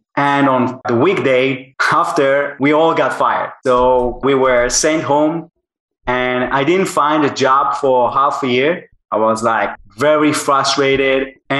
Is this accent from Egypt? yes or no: no; Israel; I'm from Israel and I worked in American tech company.